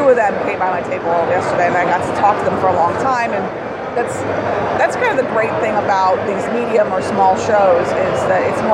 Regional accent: Philadelphia, Pennsylvania, United States; because I'm from Philly and it's kind of like a no-brainer to go.

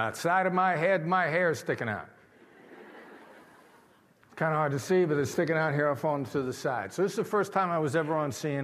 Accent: Iowa, United States; I'm from Iowa.

